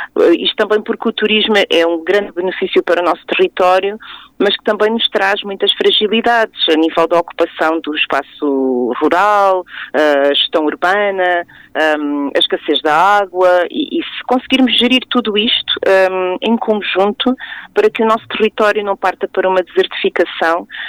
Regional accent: Algarve, Portugal; eu sou natural do Algarve

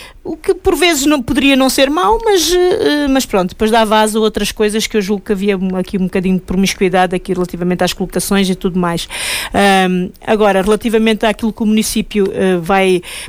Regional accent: Lisbon, Portugal; Que venho de Lisboa, isto não existe.

